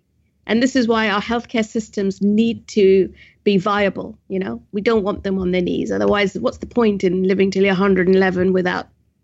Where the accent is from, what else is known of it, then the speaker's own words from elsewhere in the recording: India; Of course, I'm Indian, so that's not surprising.